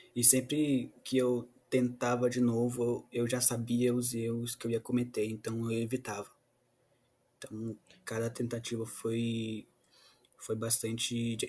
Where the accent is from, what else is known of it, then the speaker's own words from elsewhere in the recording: Rio de Janeiro, Brazil; eu sou do Rio de Janeiro, da Baixada Fluminense, cresci vendo os meus amigos ou indo para caminhos errados ou abandonando a escola